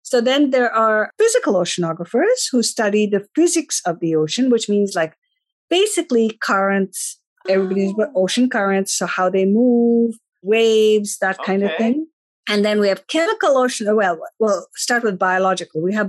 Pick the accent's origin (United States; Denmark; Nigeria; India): India; So when I was growing up, I grew up in India